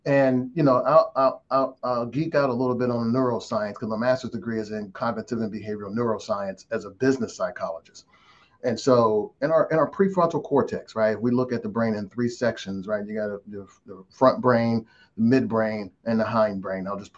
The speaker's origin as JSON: {"language": "English", "town": "Cleveland", "region": "Ohio", "country": "United States", "tie": "born or raised there", "moved": "as an adult", "said": "I'm born and raised from Cleveland. I live in Tennessee now, but I'm born and raised in Cleveland. I left about 6-7 years ago, just chasing my career aspirations and stuff."}